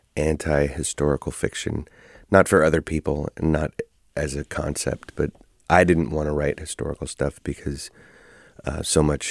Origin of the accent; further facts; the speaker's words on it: Oakland, California, United States; I'm, you know, born and raised in Oakland and concrete and buildings.